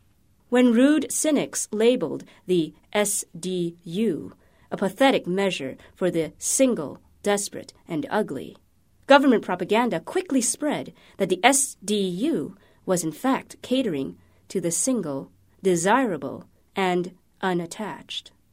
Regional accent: Singapore; When I tell people that I grew up in Singapore, I often receive one of two reactions

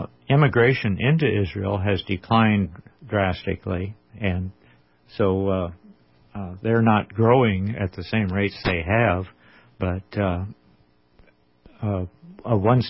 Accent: Vancouver, British Columbia, Canada; I'm from Vancouver. I'm a retired Presbyterian minister

